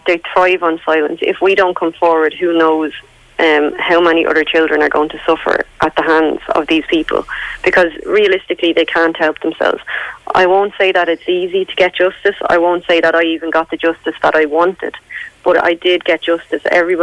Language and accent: English; Ireland; also born or lived in Australia; I came home for good from Australia in December 2015. And the case was first heard in the courts in Ireland in March 2016.